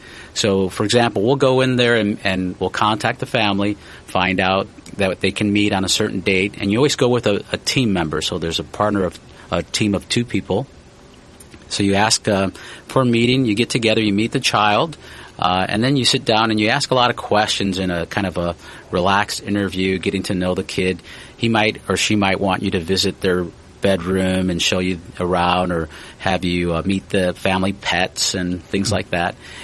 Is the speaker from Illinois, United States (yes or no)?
yes; Chicago Heights, Illinois, United States; born there; now in Peoria, United States; I originally was born in Chicago Heights, which is about 30 miles south of Chicago. And I came to attend Bradley University without ever seeing or visiting it. And then I stayed.